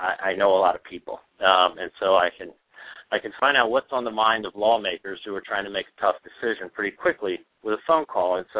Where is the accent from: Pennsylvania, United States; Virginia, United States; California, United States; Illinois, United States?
Pennsylvania, United States; also born or lived in Washington, United States; That is my home state. Yes, my wife and young daughter and I just recently moved back to Pennsylvania after being in Washington for six years, and so we are putting an extra emphasis on our home state.